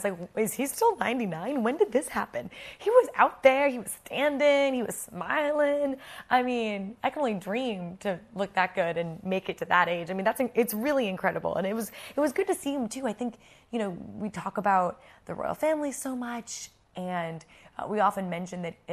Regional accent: United States; now in London, United Kingdom; as you can, obviously, everyone knows from my accent, I'm from America, living in London

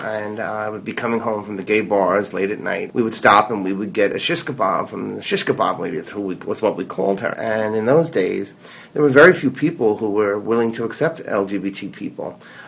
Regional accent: New York City, New York, United States; You know, we're from Queens, the Queens from Queens.

